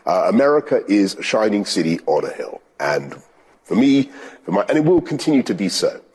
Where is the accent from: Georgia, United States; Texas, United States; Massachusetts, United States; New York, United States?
New York, United States; New York City; born there; I was. And I was born in New York City.